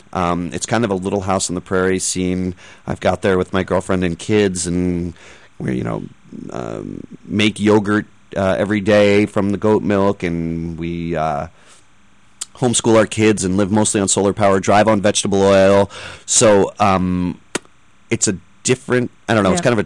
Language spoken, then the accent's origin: English; New York, United States; I've lived in Philadelphia before. I grew up on Long Island.